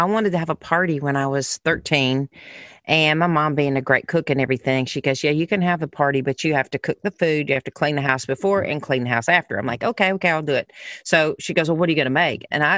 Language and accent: English; the South, United States; Are you kidding me? I'm from the South.